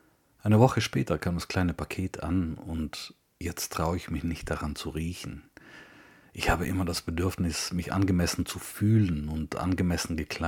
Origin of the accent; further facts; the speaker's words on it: Trentino-Alto Adige, Italy; Ich outete mich sofort als Südtiroler, wir haben ja übrigens ein weiches K